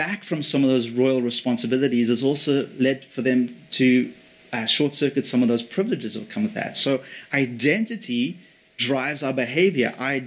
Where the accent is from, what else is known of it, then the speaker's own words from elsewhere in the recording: England, United Kingdom; born there; I'm give away my British heritage here. I was born in England, and so there's a part of me that's always British.